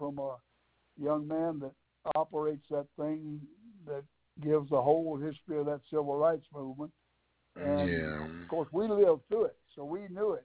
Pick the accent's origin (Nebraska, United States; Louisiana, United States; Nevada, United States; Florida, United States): Louisiana, United States; born there; I was born in Louisiana, and we stopped in Louisiana